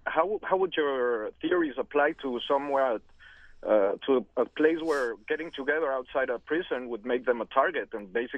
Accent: Mexico; I come from Mexico

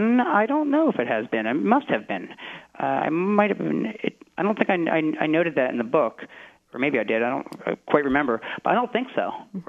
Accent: New Jersey, United States; I'm from New Jersey. If I had still lived in New Jersey, I would have been doing that while I was writing the book.

